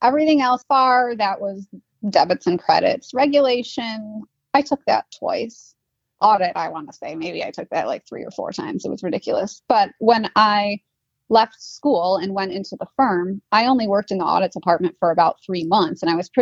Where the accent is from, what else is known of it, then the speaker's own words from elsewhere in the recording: New York, United States; I was working at a grocery store in my hometown back in New York.